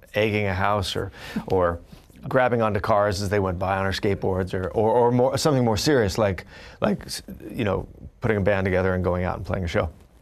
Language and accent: English; Fullerton, California, United States; But growing up, I grew up in Fullerton, California, and Fullerton was the home of, I think, three very important things.